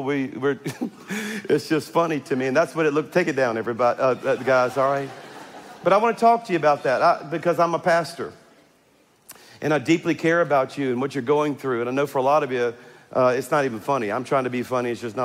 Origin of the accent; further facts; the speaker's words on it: Louisiana, United States; I'm from South Louisiana, and I tell you that as a disclaimer